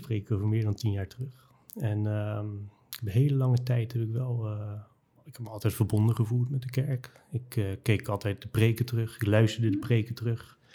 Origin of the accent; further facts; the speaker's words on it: Vlaardingen, South Holland, Netherlands; Ja, geboren en getogen in Vlaardingen, ja.